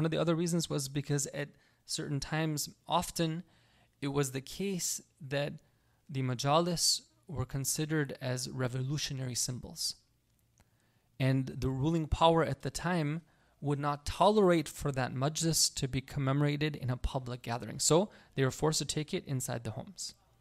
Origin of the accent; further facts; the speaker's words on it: California, United States; you can tell I come from Silicon Valley here, you know.